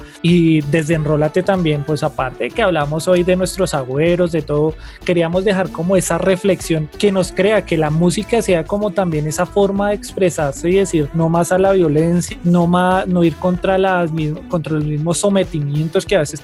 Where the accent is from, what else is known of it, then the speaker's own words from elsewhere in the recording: Bogotá, Colombia; todas esas costumbres que tenemos como bogotanos.